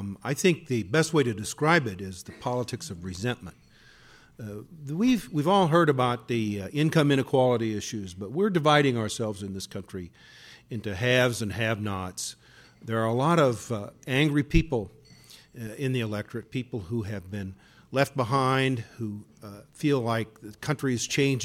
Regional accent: Jefferson, Iowa, United States; I forgot where I came from. That if you go back to the streets of my hometown of Jefferson, Iowa, you could have talked to people

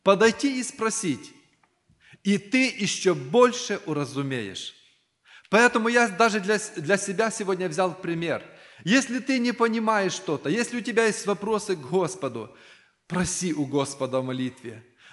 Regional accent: Dubno, Rivne Oblast, Ukraine; now in United States; Я сам також из Рівенської області, город Дубно. Но в Америке я уже вместе с своей семьей, мы живем 14 лет

